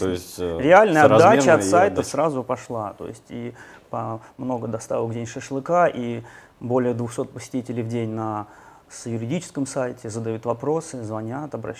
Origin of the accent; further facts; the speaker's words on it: Nizhny Novgorod, Nizhny Novgorod Oblast, Russia; Я живу и родился, и работаю в Нижнем Новгороде.